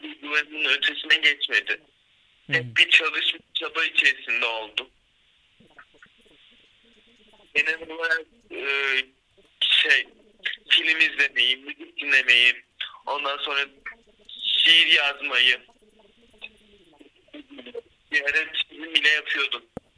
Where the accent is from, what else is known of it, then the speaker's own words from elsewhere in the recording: Soma, Manisa, Turkey; born there; 13 Ocak 2004 yılında Manisa Soma'da dünyaya geldim.